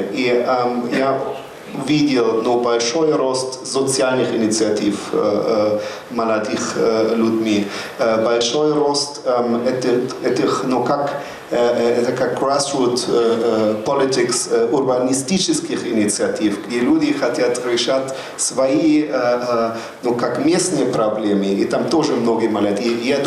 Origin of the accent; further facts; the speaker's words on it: Germany; Russian is a second language; now in Russia; может быть, как немец в России